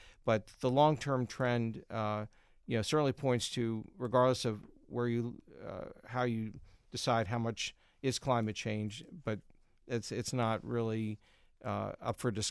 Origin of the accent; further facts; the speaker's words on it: Pennsylvania, United States; You know, I grew up in Pennsylvania